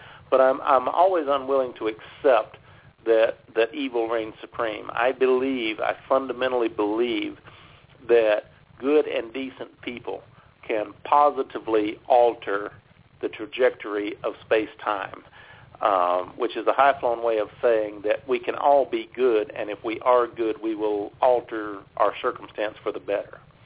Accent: California, United States; born there; I was born in California, by the way.

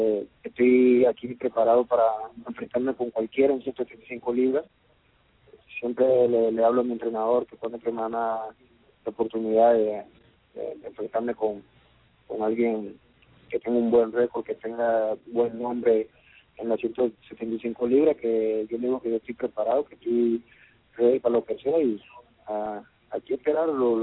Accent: Turbo, Antioquia, Colombia; Y pues mi patria también, Colombia, que me vea mi gente, me gustaría, por ejemplo, mi tierra natal, como de Turbo

